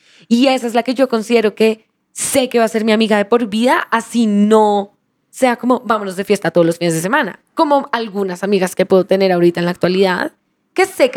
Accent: Cali, Valle del Cauca, Colombia; Yo soy del Valle, huevón, yo soy caleña, aquí donde me ves, o sea, mi celular dice Cali Valle, no, yo como pan de bono, champús

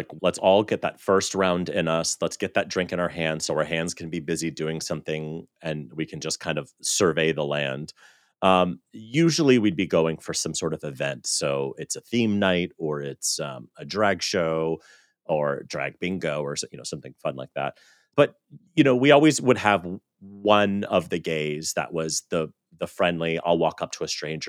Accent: Southern United States, United States; So for some backstory, I grew up in the South, and the American South is varied, but in general, it's a very conservative culture.

